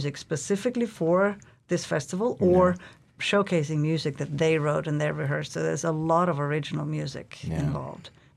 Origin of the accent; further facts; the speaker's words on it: Norway; also born or lived in Canada / England; now in United States; I've been in Alaska for 20 years, and before that I lived in other countries, Canada, Toronto, London, England. But I'm from Norway originally